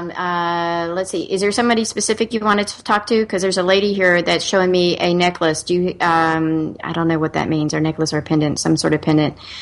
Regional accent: North Carolina, United States; Hey, y'all. I'm from North Carolina.

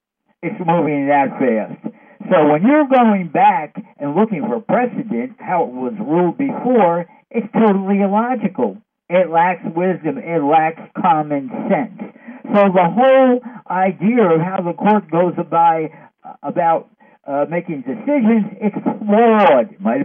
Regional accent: United States; Growing up in America, you know the politicians are crooks, basically.

